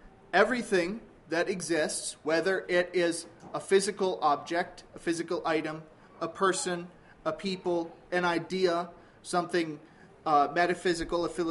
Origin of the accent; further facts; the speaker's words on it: Michigan, United States; My wife, Juanita, and I come from Michigan, southern Michigan.